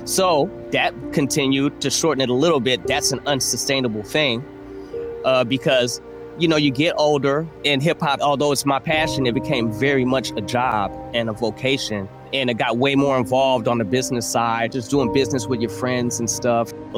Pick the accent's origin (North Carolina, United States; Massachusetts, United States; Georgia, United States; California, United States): California, United States; Oakland; And that's what it's like growing up in Oakland. You are in the streets if you're out here.